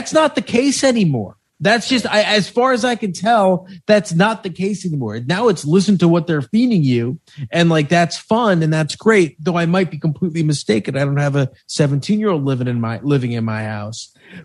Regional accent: Chappaqua, New York, United States; So I grew up in Chappaqua, which had a bit of this. But the town that I grew up next to, which was Armonk, so I grew up literally on the border

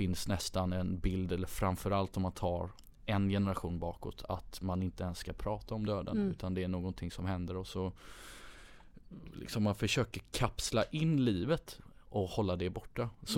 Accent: Gothenburg, Västra Götaland County, Sweden; född och uppvuxen i Göteborg, i Örgryte och på Södra Skärgården utanför Göteborg.

